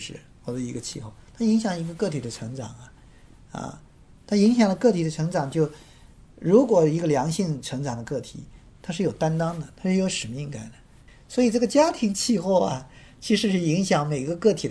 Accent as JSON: {"language": "Chinese", "country": "China", "said": "我们中国人用词非常丰富"}